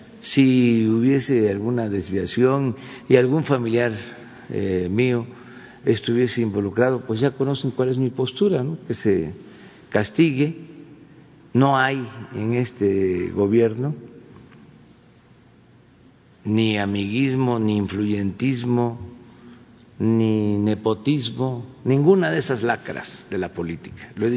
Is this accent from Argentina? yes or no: no; Tepetitán, Tabasco, Mexico; mi tierra natal, en Macuspana. Yo soy de Tepetitán, Macuspana, Tabasco